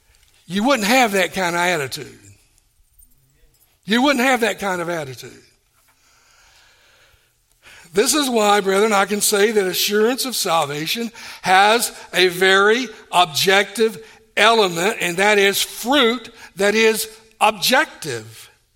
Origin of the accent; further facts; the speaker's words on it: Tennessee, United States; I grew up in Tennessee. We didn't experience this.